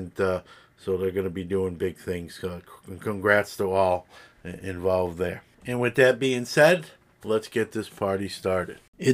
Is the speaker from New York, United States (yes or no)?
yes; Brooklyn, New York, United States; my hometown of Brooklyn